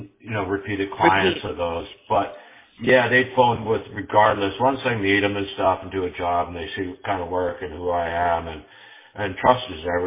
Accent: Canada; now in United States; because I'm a Canadian. I'm still a Canadian

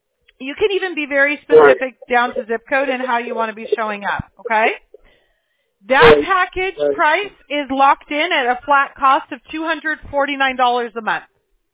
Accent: Apple Valley, California, United States; now in Huntington Beach, United States; I grew up in Apple Valley. I'm completely aware of how cool that is for you. 100%.

